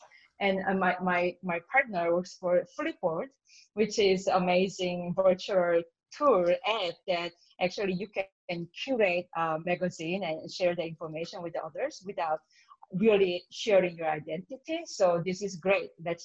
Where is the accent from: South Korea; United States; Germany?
South Korea; And I'm originally from South Korea.